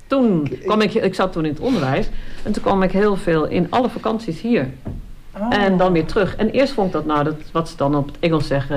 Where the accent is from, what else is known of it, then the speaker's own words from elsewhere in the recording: De Koog, North Holland, Netherlands; also born or lived in Enschede; Toen gingen ze naar de Koog, daar heb je die mooie duincamping